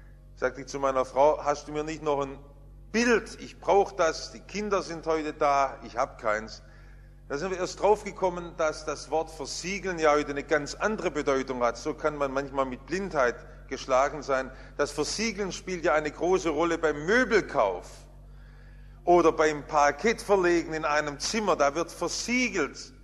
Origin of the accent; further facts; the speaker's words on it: Stuttgart, Baden-Württemberg, Germany; wir sind ja im Stuttgarter Westen aufgewachsen und hinter unserem Haus war die frühere Farbenfabrik Siegle